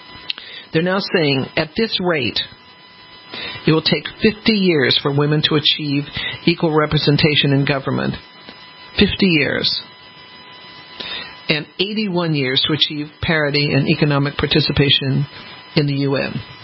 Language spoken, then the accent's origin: English; United States; And you'd think being an American woman is kind of the coolest thing to be because of our rights.